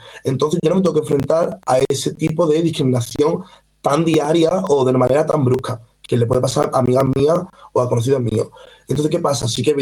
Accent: Spain; Y yo, sí, soy de aquí, soy español, yo he criado aquí, estoy aquí, o sea, trabajo aquí.

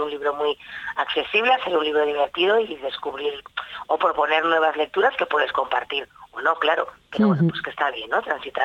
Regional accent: Navarre, Spain; se presentará en abril en Lizar, que es mi pueblo

